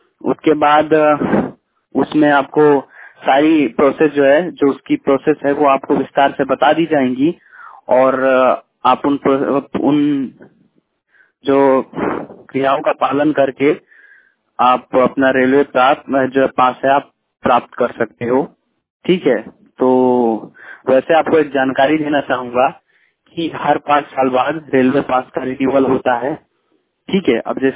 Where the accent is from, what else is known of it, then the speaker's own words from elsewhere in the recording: Kushinagar, Uttar Pradesh, India; now in Lucknow, India; क्योंकि मैं कुशीनगर से हूँ, लखनऊ में रहता हूँ, पढ़ाई करता हूँ मैं